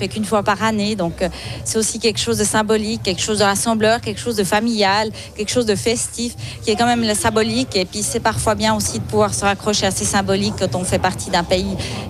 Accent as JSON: {"language": "French", "town": "Avenches", "region": "Vaud", "country": "Switzerland", "said": "vivre ça ici, chez moi à Avenches"}